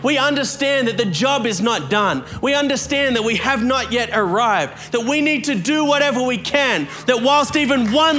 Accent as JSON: {"language": "English", "country": "Australia", "said": "Like, I'm Australian. I don't know what a Bulgaria is."}